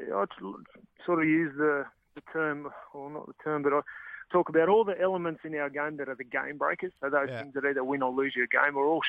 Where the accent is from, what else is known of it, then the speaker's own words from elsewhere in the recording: Sydney, New South Wales, Australia; I played rugby growing up in Sydney